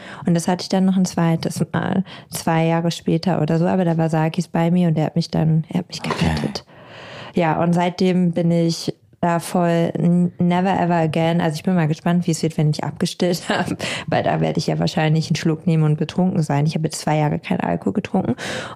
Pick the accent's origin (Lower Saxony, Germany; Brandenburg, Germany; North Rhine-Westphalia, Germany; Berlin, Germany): Lower Saxony, Germany; früher bei uns in Ostfriesland